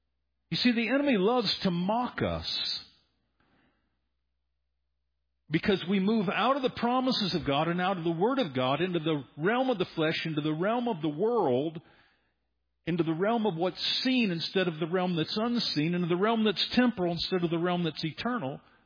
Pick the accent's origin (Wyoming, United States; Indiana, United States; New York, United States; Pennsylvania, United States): Wyoming, United States; somebody decided they wanted to take me out because they knew I was from Wyoming to a park.